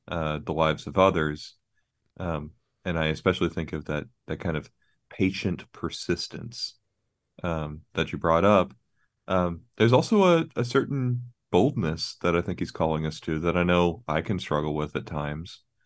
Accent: Bermuda; I saw that sort of British version of that growing up in Bermuda.

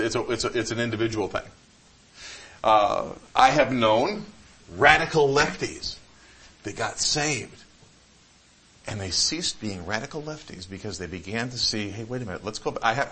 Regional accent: Michigan, United States; I grew up in Michigan.

